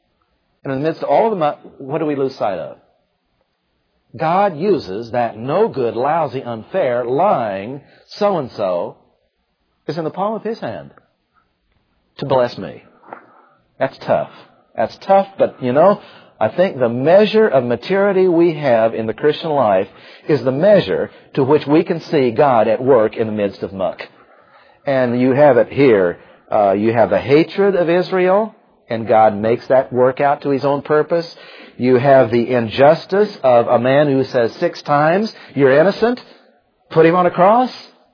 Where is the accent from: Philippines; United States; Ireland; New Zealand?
Ireland; I'm Irish. You got to fight.